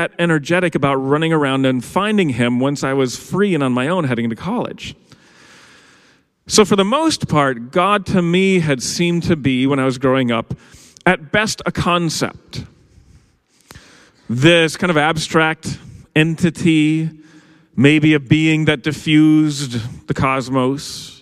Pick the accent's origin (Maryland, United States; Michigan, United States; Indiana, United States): Michigan, United States; Holland; So I grew up Dutch. I grew up in Holland, Michigan.